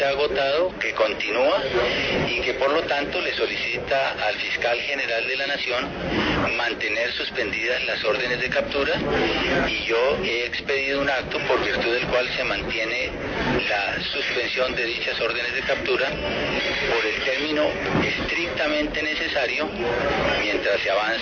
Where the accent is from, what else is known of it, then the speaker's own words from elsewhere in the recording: Colombia; Como cualquier colombiano, lo celebro sobremanera.